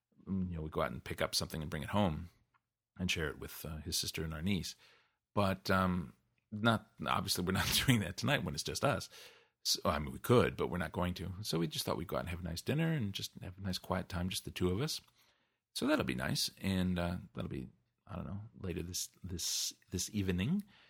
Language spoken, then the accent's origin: English; Midwest, United States; I come from the Midwest of the U.S., I still to this day find it a bit exotic to have a barbecue on my birthday